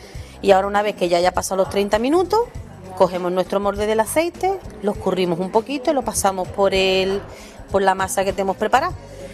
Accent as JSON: {"language": "Spanish", "town": "Puebla de Guzmán", "region": "Andalusia", "country": "Spain", "tie": "born or raised there", "said": "una muy, muy, muy que me gusta mucho de mi pueblo, de la Puebla de Guzmán, que son las rosas enmeladas."}